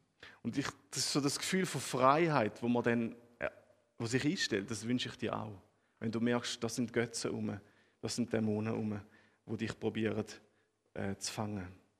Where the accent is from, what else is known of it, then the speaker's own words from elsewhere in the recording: Switzerland; Und da sind wir Schweizer wirklich angesprochen.